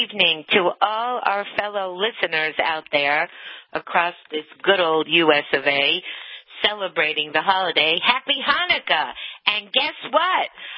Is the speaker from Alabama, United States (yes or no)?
no; Miami, Florida, United States; Listen, I was raised in Miami